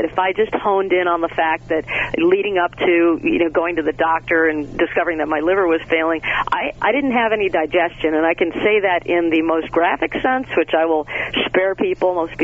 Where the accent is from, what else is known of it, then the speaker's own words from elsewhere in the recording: Michigan, United States; now in New York, United States; because I was raised in Southwest Michigan on a horrid diet.